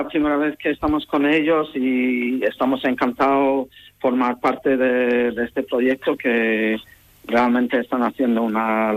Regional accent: England, United Kingdom; porque yo también, igual que ellos, pertenecía a una orquesta joven en mi pueblo, ¿no?, en Inglaterra.

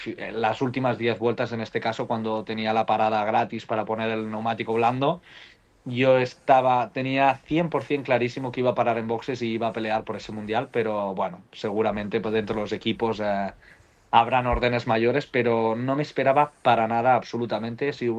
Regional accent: Spain; como español simplemente puedo decir que todos los españoles hemos tenido una suerte increíble

